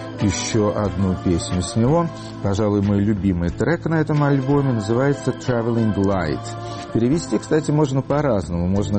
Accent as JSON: {"language": "Russian", "country": "Russia", "said": "Когда он узнал, что я из России"}